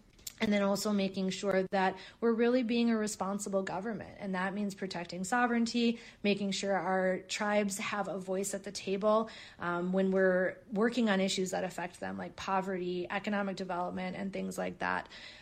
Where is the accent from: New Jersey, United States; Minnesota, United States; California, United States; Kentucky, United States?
Minnesota, United States